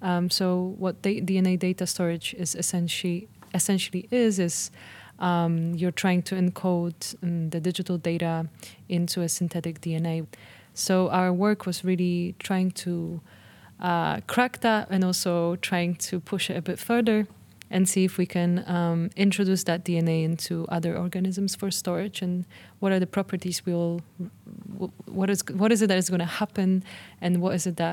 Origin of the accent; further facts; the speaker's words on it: Poland; English is a second language; also born or lived in Copenhagen; now in Warsaw, Poland; I am coming from Poland. I live in Warsaw right now. I've actually been living in Copenhagen in Denmark for the last 4 years